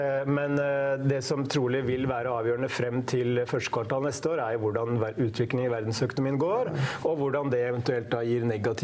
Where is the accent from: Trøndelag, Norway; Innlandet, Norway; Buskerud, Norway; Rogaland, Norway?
Innlandet, Norway; Hamar; det jo som vi sier på Hamar der jeg kommer fra